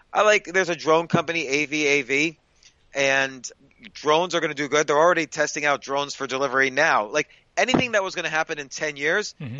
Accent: New York City, New York, United States; in New York City. I'm a New Yorker. I'm right across the street from my bar. I'm here with the gang.

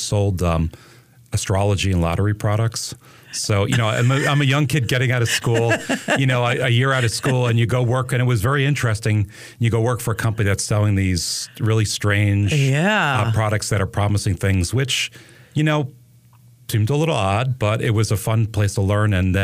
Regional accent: New York, United States; also born or lived in New Jersey / St. Louis / Seattle / Vermont; I grew up in the Northeast in the New York area and have lived pretty much everywhere. New York, New Jersey. Outside of New York City. Lived in New Jersey. Lived in the Midwest in the St. Louis area for a while.

